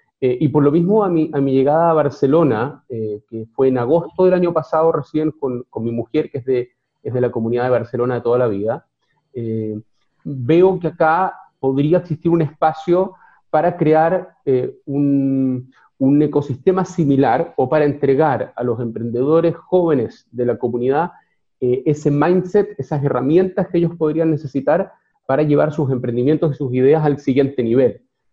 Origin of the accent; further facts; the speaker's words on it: Chile; moved away as an adult; now in Israel; Yo nací en Chile, viví en Chile hasta mis tempranos 20, y los últimos 10 años de mi vida los viví en Israel